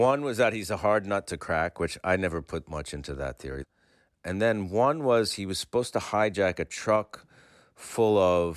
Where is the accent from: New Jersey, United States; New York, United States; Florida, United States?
New York, United States; As a New Yorker, because he was such an iconic one